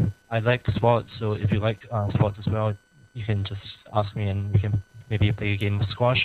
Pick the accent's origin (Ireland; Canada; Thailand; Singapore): Singapore; also born or lived in United States; I'm from Singapore. I studied in the States, the U.S., in Princeton for the past 4 years.